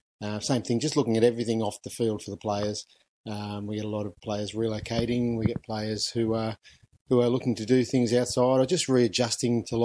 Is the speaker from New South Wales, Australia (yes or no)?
yes; Bexley, New South Wales, Australia; born there; My father went to La Trun and they came out here in 1967, settled in Bexley, and I was born in 69.